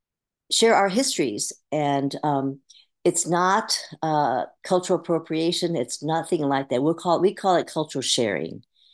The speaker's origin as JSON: {"language": "English", "region": "Hawaii", "country": "United States", "tie": "born or raised there", "said": "So I grew up in Hawaii, and every weekend there was a Obon dance at a different Buddhist temple or Shinto shrine."}